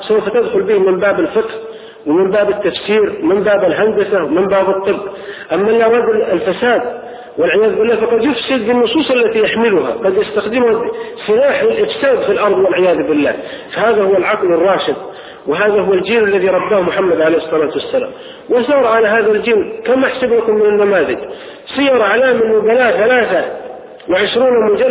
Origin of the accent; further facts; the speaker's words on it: Riyadh, Riyadh Province, Saudi Arabia; عندنا في الرياض حضرت جنازة أكبر تاجر في الرياض قبل 5 أشهر